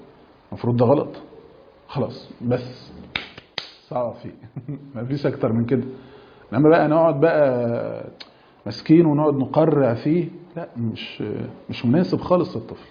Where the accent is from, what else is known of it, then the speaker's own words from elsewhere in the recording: Egypt; وهم بيقولوا عندنا في مصر كده بيرموا على بعض